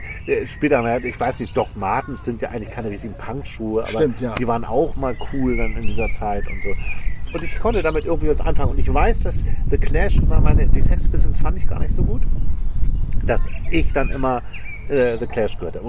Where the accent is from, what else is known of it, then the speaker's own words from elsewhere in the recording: Hamburg, Germany; Und ich komme aus Altona in Hamburg